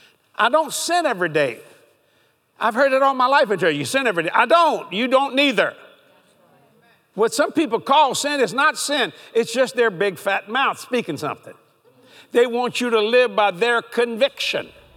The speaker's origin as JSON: {"language": "English", "country": "United States", "said": "I said, you know, I'm an American."}